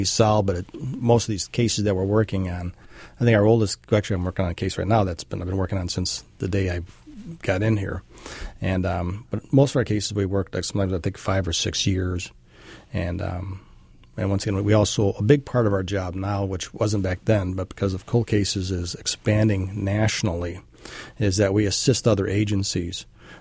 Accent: Illinois, United States; So I'm from Illinois also

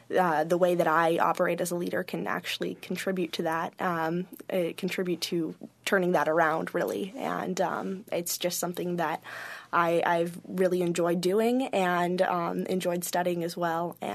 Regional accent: San Francisco, California, United States; also born or lived in Washington, D.C. area; I grew up outside of Washington, D.C., and then San Francisco, so I've lived in two very civically engaged areas in our country

